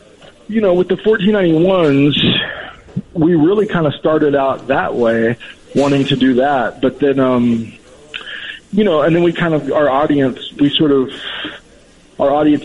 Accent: Holdenville, Oklahoma, United States; I grew up in Holdenville, but Wewoka sort of feels like it's a second home

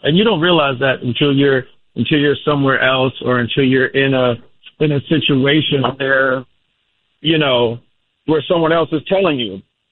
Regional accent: New York, United States; it's a testament to where I come from, you know, excuse me, growing up in Harlem and New York, and just growing up in New York, period

